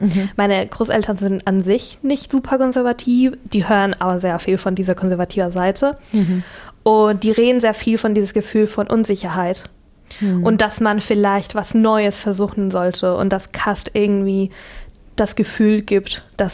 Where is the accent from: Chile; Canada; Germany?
Chile; German is a second language; Und ich komme ja aus Chile und ich erzähle einfach super gern über, was da los ist.